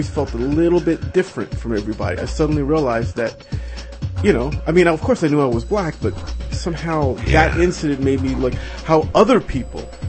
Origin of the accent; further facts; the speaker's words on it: Staten Island, New York, United States; I grew up in Staten Island, and I had friends of all. I happened to live in a neighborhood that all different kinds of people